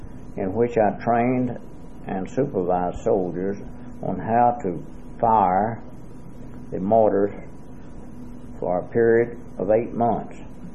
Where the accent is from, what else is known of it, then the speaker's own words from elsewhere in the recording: Jacksonville, Alabama, United States; from Jacksonville, Alabama.